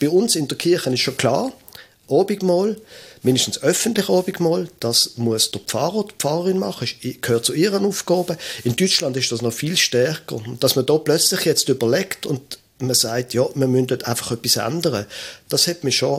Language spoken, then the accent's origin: German; Basel, Basel-Stadt, Switzerland; ich bin ein Basler, ich bin ein Städter von meiner Herkunft her